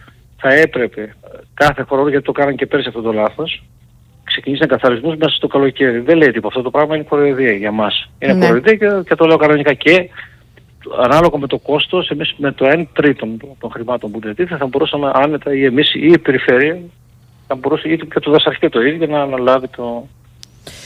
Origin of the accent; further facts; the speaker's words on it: Granitsa, Greece; Εμένα στο χωριό μου είναι η Γρανίτσα